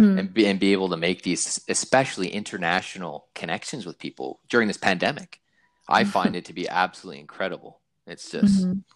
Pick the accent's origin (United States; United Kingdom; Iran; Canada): Canada; because I'm from Canada